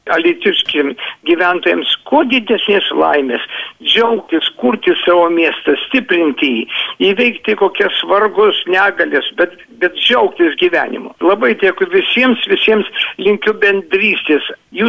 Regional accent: Alytus County, Lithuania; Na, Dzūkija mano meilė, mano gimtinė. Aš esu dzūkas, aš esu Alytaus apskrities gyventojas.

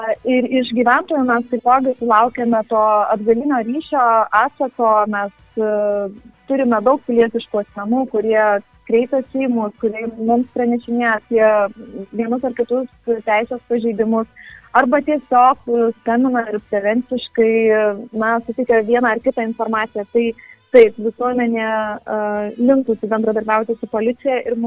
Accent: Alytus, Alytus County, Lithuania; Aš kaip alytiškė, kaip jaunosios kartos vis dar atstovė

